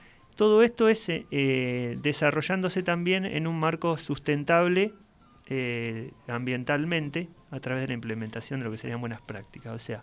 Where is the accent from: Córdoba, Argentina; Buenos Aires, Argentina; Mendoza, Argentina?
Buenos Aires, Argentina; now in Zapala, Argentina; yo vengo de la provincia de Buenos Aires, de una realidad distinta